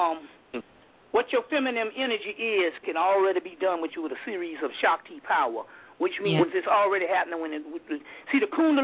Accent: Mullins, South Carolina, United States; I'm from Mullins, and a lot of root people in Georgetown.

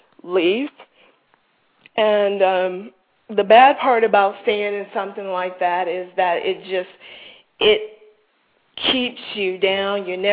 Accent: California, United States; I was born and raised in California. I came from a family that was about 60% Christian and maybe about 40% Muslims.

